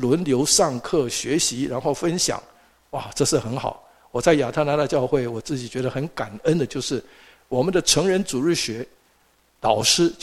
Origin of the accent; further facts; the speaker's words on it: Taiwan; also born or lived in Atlanta, United States; 就好像我们在学校啊，原谅我讲台湾的背景，要上三民主义课，大家都很没有什么兴趣